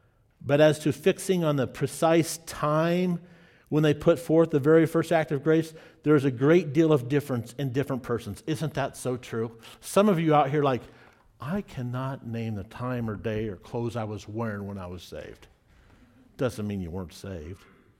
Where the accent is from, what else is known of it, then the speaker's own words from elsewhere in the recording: Davenport, Iowa, United States; born there; I was born in Davenport, Iowa in 1968, right? That's me.